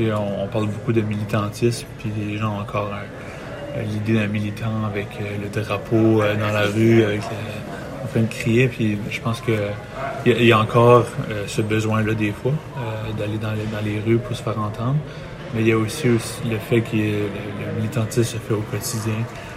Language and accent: French; Canada; aussi en tant qu'Acadien